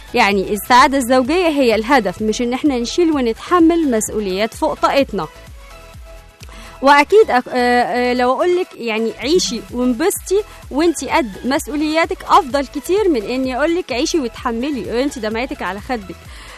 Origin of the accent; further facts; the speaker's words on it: Egypt; او زي ما احنا بنقول كده عندنا في مصر، الست تعشش والراجل يطفش